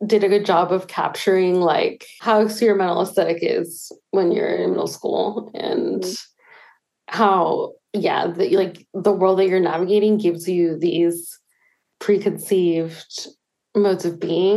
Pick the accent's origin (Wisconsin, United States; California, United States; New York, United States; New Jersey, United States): California, United States; Pacifica; I grew up in Pacifica.